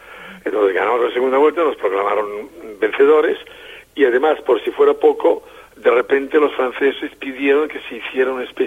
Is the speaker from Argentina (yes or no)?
no; Spain; Y yo no soy francés, soy arquitecto francés, pero soy español.